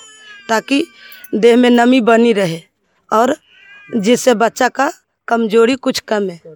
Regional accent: Sohrapur, Bihar, India; मैं गांव सोहरापुर पंचायत मिर्जापुर प्रखंड हिलसा का निवासी हूं।

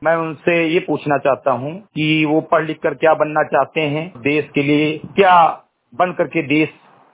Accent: Simri Gadhai, Uttar Pradesh, India; ग्राम सभा सिमरी गढ़ई विकासखंड मेनपुरवा जनपद बहराइच का मूल निवासी हूं

